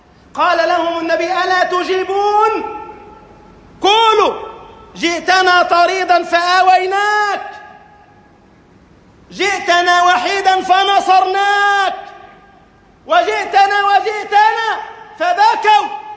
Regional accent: Egypt

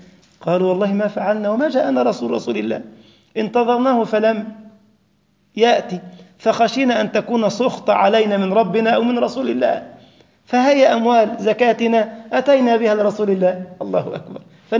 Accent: Egypt; عندنا في مصر مثلا الزوجة تريد أن تضر زوجها

